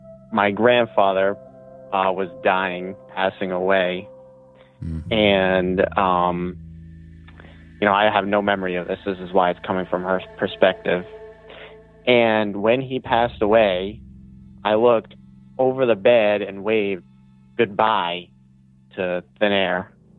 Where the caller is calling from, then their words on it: Rhode Island, United States; I'm calling from Rhode Island.